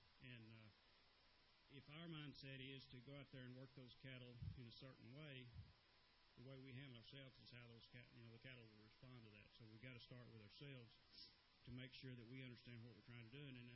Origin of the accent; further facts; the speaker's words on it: Texas, United States; and I'm from Texas, and he's from Ohio, so I figured we qualified in that regard anyway.